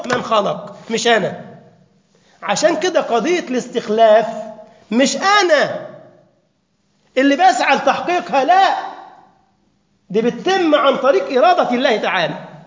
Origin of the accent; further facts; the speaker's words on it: Egypt; شوف بس عندنا في مصر